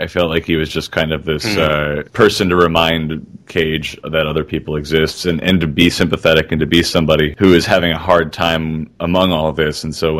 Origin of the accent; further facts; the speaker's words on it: New York, United States; I guess as a New Yorker, I'm just like, ugh!